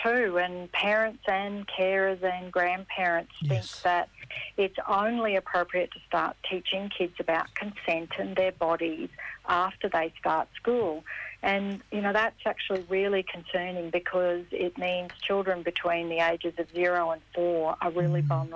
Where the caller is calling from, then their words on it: Brisbane, Queensland, Australia; I'm on Turrbal and Yuggera country in Brizzy.